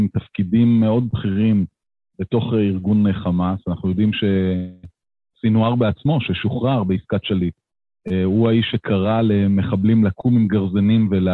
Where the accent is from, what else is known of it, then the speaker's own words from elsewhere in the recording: Ness Ziona, Central District, Israel; נכון, גדלתי בנס ציונה